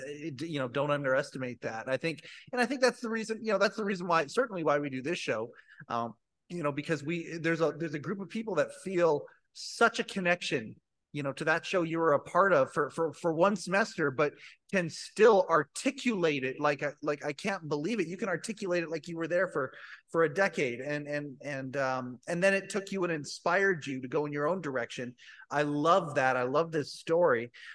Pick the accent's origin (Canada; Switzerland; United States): Canada; it's not just because we're both Canadian